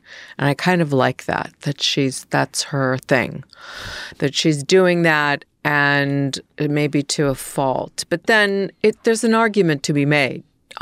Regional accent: Kansas, United States; born there; I was born in Kansas.

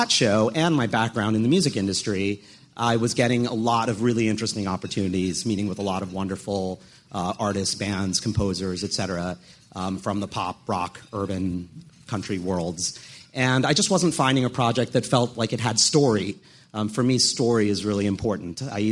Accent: New York City, New York, United States; And I grew up here in New York City and was going to see punk rock shows at CBGB's from the minute my mom let me out of the house

